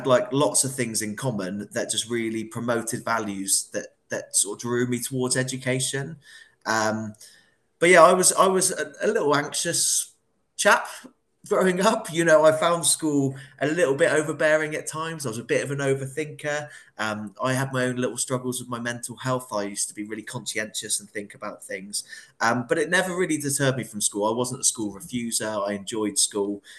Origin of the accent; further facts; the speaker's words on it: Penryn, South West England, United Kingdom; I grew up in Penryn and went to a little